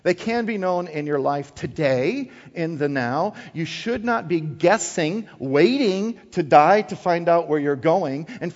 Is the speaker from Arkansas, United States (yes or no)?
no; Wisconsin, United States; also born or lived in South Dakota, United States; I'm born and raised in Wisconsin, so I call it the North and Midwest. Lived 12 years in South Dakota, still Midwest, and now my wife and I live here in Iowa, still pretty much the Midwest, right?